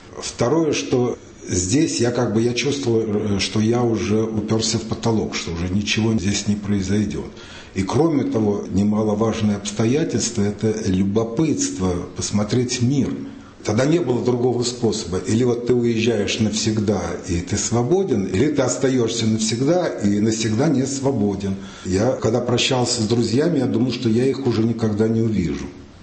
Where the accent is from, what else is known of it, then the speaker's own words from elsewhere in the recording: Moscow, Russia; moved away as an adult; Я москвич, я до этого всю жизнь прожил в Москве, я знаю прекрасно Москву, я здесь сформировался, много сделал еще до отъезда.